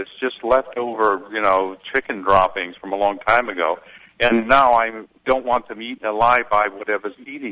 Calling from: Joliet, Illinois, United States; calling from Joliet.

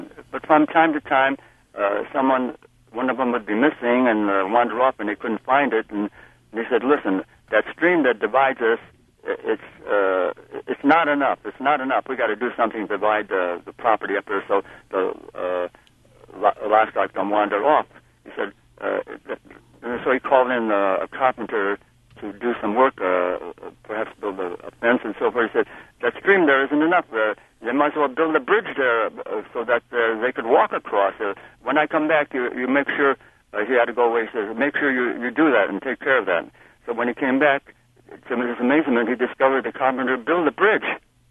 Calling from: Chicago, Illinois, United States

